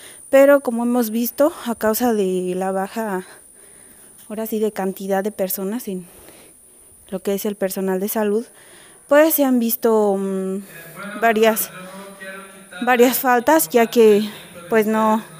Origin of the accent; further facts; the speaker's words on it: Vicente Guerrero, Puebla, Mexico; yo soy proveniente de la comunidad de Vicente Guerrero, Olinza, Puebla.